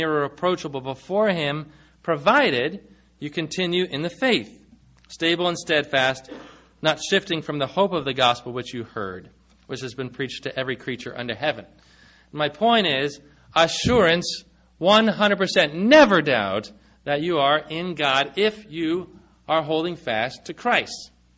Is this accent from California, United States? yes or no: yes; California, United States; now in Maine, United States; when I came from California to the Nathaniel Bowditch in Maine